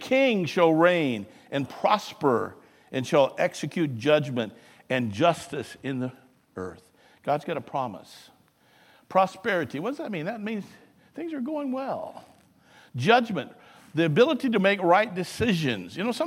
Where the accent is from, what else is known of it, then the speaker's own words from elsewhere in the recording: United States; I'm just an American. You know, we kicked that one guy out a long time ago.